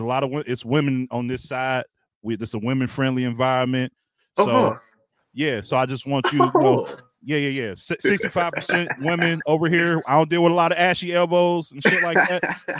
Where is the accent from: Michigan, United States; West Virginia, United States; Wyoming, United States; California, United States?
Michigan, United States; All that Ohio and all that, even though I'm from Michigan.